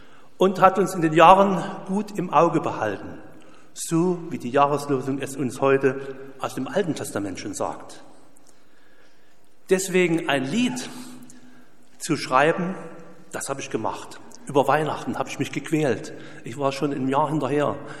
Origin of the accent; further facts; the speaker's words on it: Chemnitz, Saxony, Germany; aus Chemnitz zum Beispiel, ja, meine Heimat.